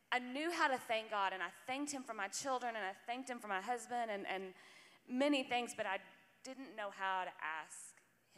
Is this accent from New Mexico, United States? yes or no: yes; New Mexico, United States; I grew up in New Mexico, and I was in a family that believed in God. My parents believed in God.